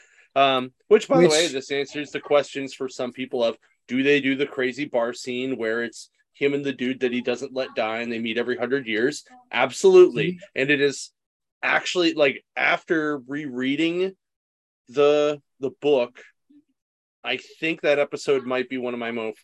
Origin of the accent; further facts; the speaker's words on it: United Kingdom; We're British. We got to say